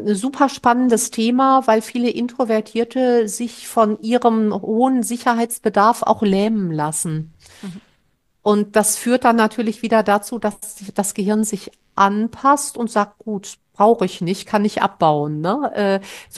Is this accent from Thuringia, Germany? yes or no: no; North Rhine-Westphalia, Germany; das Stehrömmchen, wie man bei uns im Ruhrpott sagt